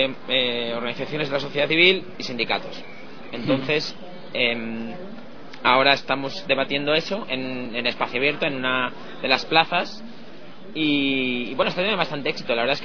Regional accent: Valencia, Valencian Community, Spain; now in Amsterdam, Netherlands; soy de Valencia pero vivo en Ámsterdam.

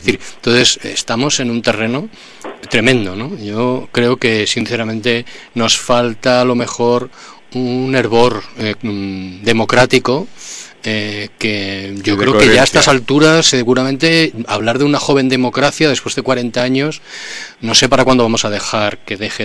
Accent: Madrid, Community of Madrid, Spain; yo el jueves, como ciudadano madrileño, quiero una de las dos cosas

